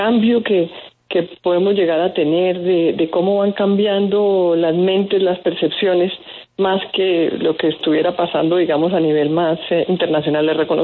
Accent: Colombia; de lo que somos los colombianos

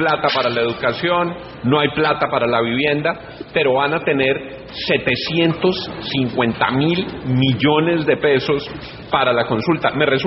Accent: Colombia; como colombiano

